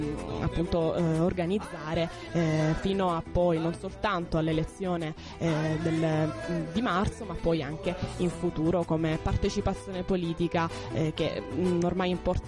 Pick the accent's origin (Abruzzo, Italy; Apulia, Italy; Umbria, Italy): Apulia, Italy; Sì, infatti anch'io sono pugliese